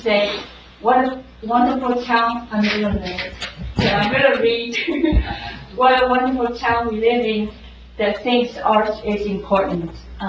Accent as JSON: {"language": "English", "region": "Shanghai", "country": "China", "tie": "born or raised there", "second_language": "English", "moved": "as an adult", "lives_now": "United States", "said": "I was born in Shanghai and have lived in the States for more than 30 years."}